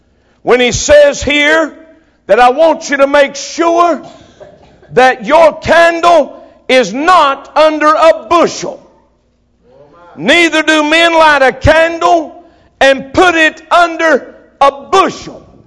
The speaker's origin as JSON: {"language": "English", "town": "Winston-Salem", "region": "North Carolina", "country": "United States", "tie": "born or raised there", "said": "I was born in Winston-Salem. I grew up in Winston-Salem."}